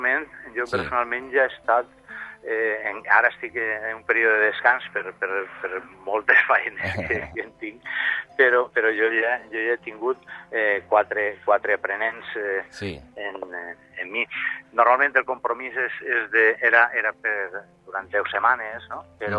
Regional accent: Galicia, Spain; Sí, jo soc gallec.

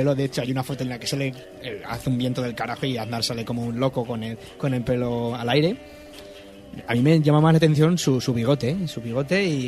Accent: Spain

